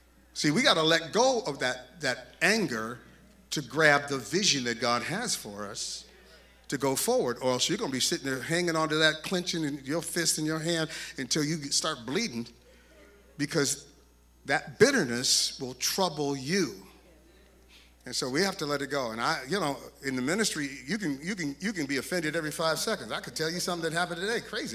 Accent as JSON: {"language": "English", "region": "Kentucky", "country": "United States", "said": "I ain't moving. I'm from Kentucky. That's your problem."}